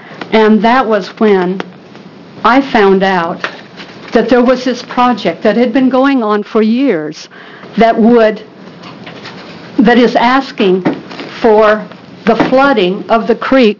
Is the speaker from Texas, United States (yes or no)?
no; Coquille, Oregon, United States; I grew up in Coquille.